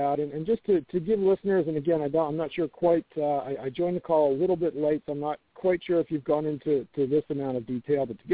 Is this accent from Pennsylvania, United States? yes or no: yes; Pennsylvania, United States; moved away as an adult; now in North Carolina, United States; I'm a transplant here in North Carolina. I came from Pennsylvania about 10 years ago now